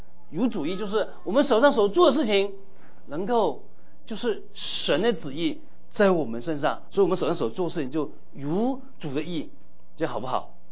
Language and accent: Chinese; Guangdong, China; 我是广东人，跟谭牧师一样是广东人。